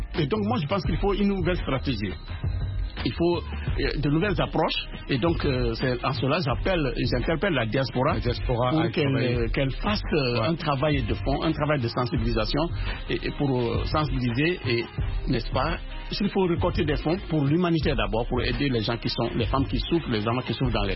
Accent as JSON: {"language": "French", "country": "Guinea", "said": "la Guinée, mon pays d'origine"}